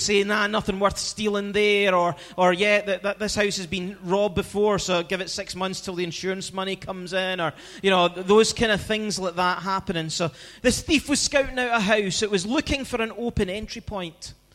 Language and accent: English; Scotland, United Kingdom; I'm the Scottish guy on that core team.